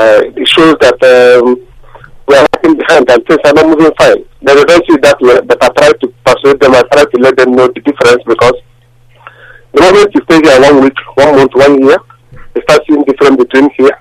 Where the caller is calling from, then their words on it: London, United Kingdom; I'm calling from London.